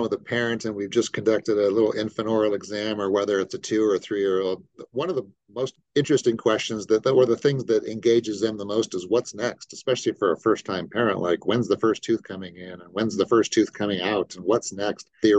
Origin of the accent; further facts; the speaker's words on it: Anchorage, Alaska, United States; moved away as an adult; also born or lived in California / Utah; Born in California, but spent most of my childhood in Anchorage, Alaska. And then left the great state of Alaska to attend the University of Utah and then bounced around for school. But been now in Utah longer than I've been anywhere else.